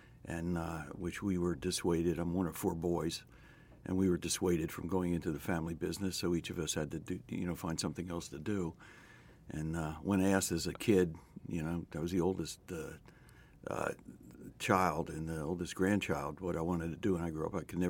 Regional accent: Philadelphia, Pennsylvania, United States; I like to say I grew up in the West. I grew up in West Philadelphia. And I grew up there and went to high school there and intended to become a physician.

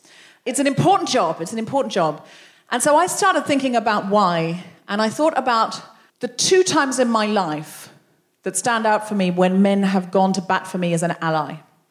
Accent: Australia; I was from Australia

